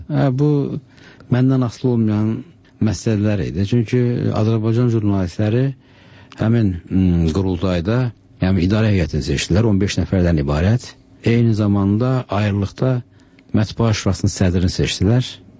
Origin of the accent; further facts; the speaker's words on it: Fahrağa, Kvemo Kartli, Georgia; Mən əslən Gürcüstanlıyam. Bolnis rayonu Fahrağa kəndində doğulmuşam. Uşaqlığım o kənddə keçib.